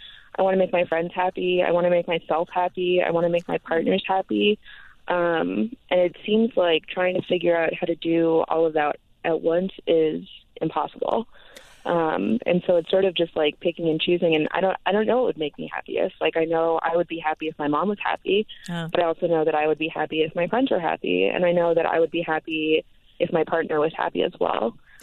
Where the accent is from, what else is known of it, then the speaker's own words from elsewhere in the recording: Florida, United States; my sex ed education growing up in South Florida was like a video that showed a bunch of like slides of people with STDs.